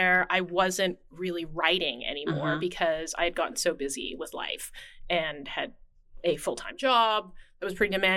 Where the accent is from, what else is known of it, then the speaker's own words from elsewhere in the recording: Calgary, Alberta, Canada; now in Portland, United States; I am originally Canadian. I grew up in Calgary, Canada, and then moved to a few different places and ended up in Portland.